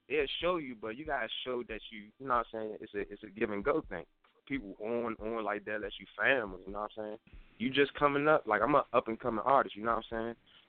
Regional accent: Washington, District of Columbia, United States; Southside, D.C., Washington, D.C.

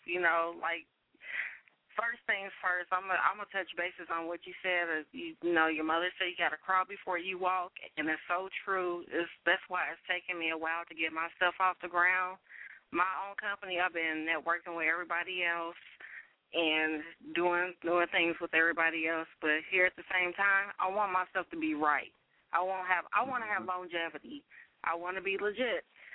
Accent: Kansas City, Missouri, United States; I'm from Kansas City, Missouri.

